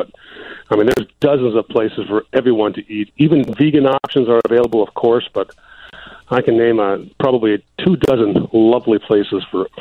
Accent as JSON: {"language": "English", "town": "Oak Park", "region": "Illinois", "country": "United States", "tie": "born there", "said": "Born in Oak Park."}